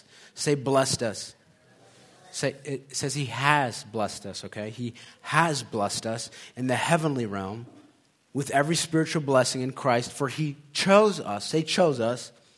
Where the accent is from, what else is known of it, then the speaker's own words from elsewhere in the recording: Ethiopia; And I'm from Ethiopia. I wasn't adopted by them, but I'm just, you know.